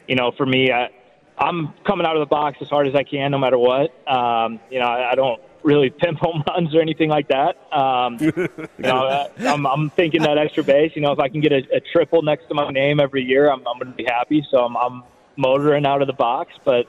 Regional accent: St. Louis, Missouri, United States; I grew up in St. Louis, so I watched Skip play all the time in my youth days

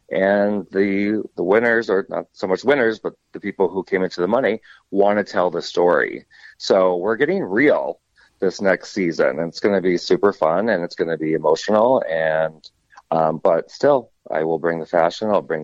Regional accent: Minnesota, United States; now in Florida, United States; I grew up in Minnesota, so, you know, cold weather is more comfortable to me. Why I moved to Florida, I have no idea. I went from the coldest place in America now to the, like, the warmest place.

